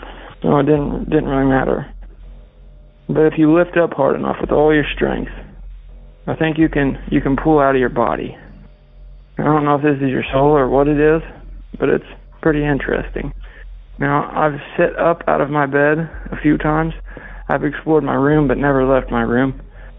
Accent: Flat Rock, Indiana, United States; This takes place in 2006, in my hometown, Flat Rock, where I currently reside.

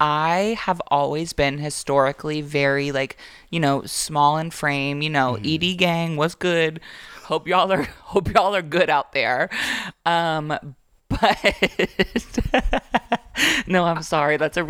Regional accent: Florida, United States; Like, you know, I grew up in Florida, the South as well.

